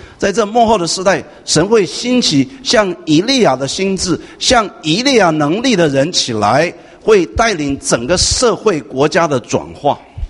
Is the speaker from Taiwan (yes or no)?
yes; Taiwan; 在我从台湾来